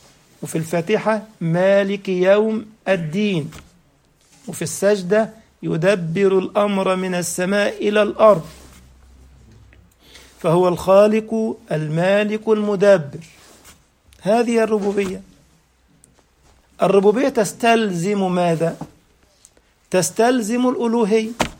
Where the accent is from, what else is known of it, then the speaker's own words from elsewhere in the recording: Egypt; كنت أعمل معلما منذ زمن بعيد في بعض المدارس في مصر،